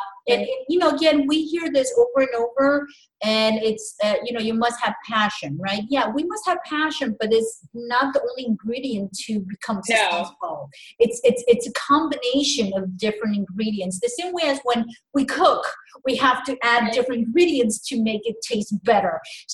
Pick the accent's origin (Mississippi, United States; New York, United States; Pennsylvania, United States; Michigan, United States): New York, United States; New York City; now in Florida, United States; And by the way, thumbs up, I'm from New York. Okay. So I was born in the Big Apple.